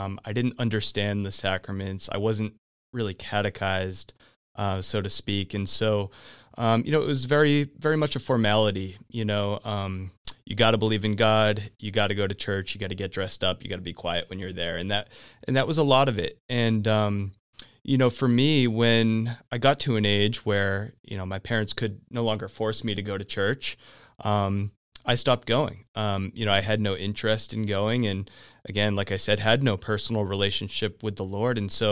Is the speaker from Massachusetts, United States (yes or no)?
yes; Easton, Massachusetts, United States; So I am from Easton, Massachusetts, which is a town about 35 minutes, 40 minutes south of Boston, Massachusetts.